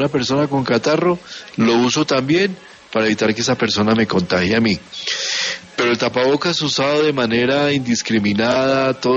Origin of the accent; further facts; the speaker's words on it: Colombia; somos los colombianos.